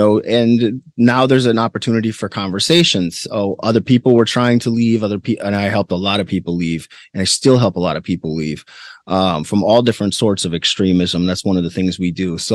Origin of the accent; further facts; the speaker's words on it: Minnesota, United States; Rural Minnesota.